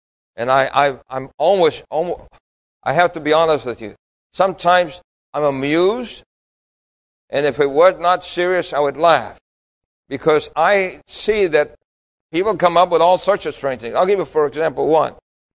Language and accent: English; New York City, New York, United States; Because as a child growing up in New York City, I always thought milk came from the Milky Way.